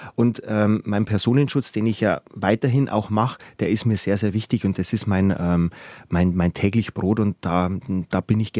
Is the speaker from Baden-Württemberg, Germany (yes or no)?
no; Bavaria, Germany; ich bin auf dem Land groß geworden. Und egal, ob das jetzt in Passau war oder später bei meinen Eltern in Freilassing